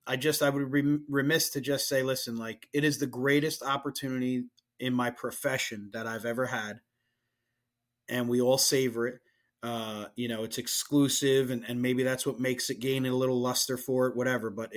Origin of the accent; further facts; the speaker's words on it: New Jersey, United States; because I'm just from Jersey and that's a thing that we always said.